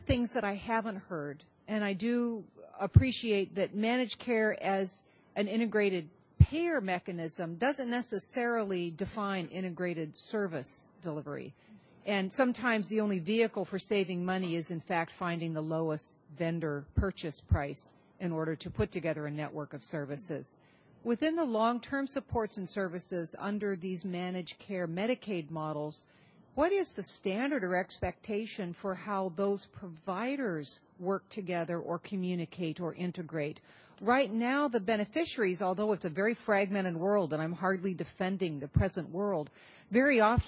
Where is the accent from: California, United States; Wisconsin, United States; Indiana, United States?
California, United States; I'm a geriatrician, and I come from California